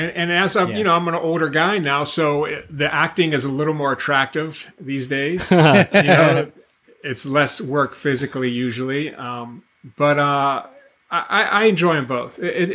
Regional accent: Pittsburgh, Pennsylvania, United States; Well, my main reason for moving to California, I moved from Pittsburgh, Pennsylvania.

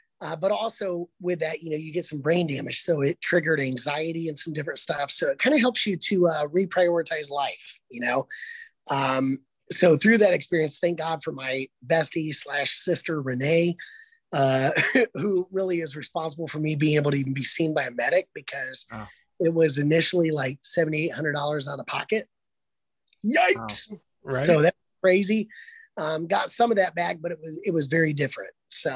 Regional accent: Lima, Ohio, United States; I'm from the Lima area originally.

